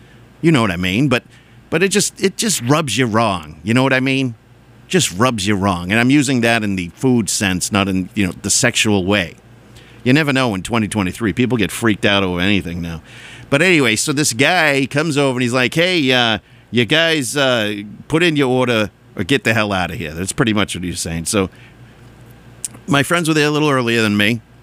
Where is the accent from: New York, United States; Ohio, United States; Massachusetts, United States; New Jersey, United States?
Massachusetts, United States; Tewksbury; I grew up in Tewksbury, and when I say I grew up, I kind of just got older. I went to high school there, though.